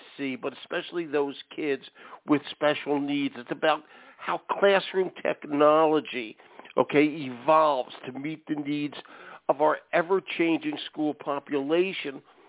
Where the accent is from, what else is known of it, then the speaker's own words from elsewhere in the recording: Philadelphia, Pennsylvania, United States; I'm from Philadelphia, the better end of the state. What can I tell you? Home of the Eagles.